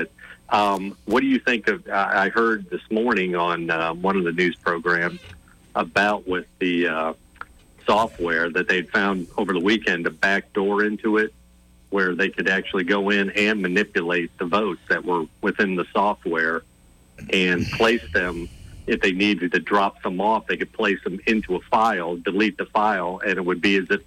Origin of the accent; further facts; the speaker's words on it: Chicago, Illinois, United States; Of course, I'm from the Chicago area.